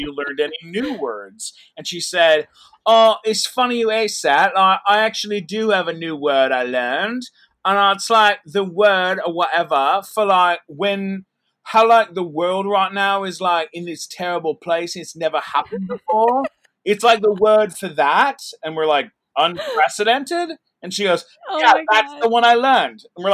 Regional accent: San Diego, California, United States; you know, as a little kid, you know, growing, I grew up in San Diego.

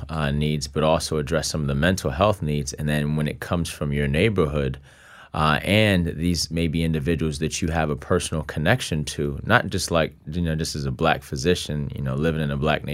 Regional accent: Brooklyn, New York, United States; I grew up in Brooklyn, in pre-gentrified Brooklyn

